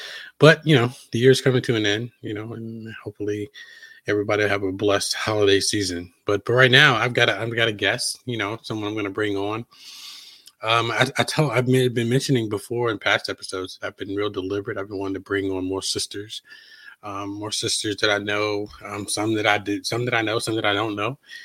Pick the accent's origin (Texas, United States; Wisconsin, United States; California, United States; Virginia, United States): Virginia, United States; I grew up in Southern Virginia. My home county borders North Carolina.